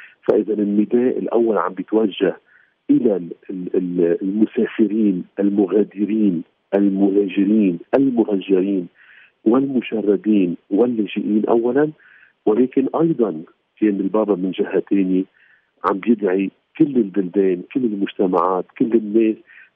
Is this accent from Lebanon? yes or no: yes; Lebanon; احنا ما فينا ننسى كلبنانية